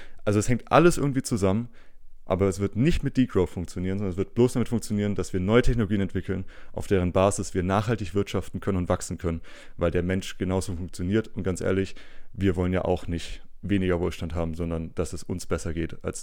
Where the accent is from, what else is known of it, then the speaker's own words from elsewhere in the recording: Nuremberg, Bavaria, Germany; wir als Nürnberger, sag ich jetzt mal, im Großraum, wir sind ja auch ein bisschen Ausländer hier unten, ne?